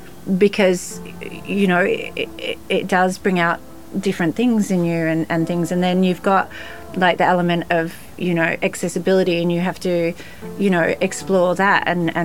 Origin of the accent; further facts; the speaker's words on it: Australia; being an Australian, we have a very open culture. And so even though I left home when I was 12, I live with all different types of people.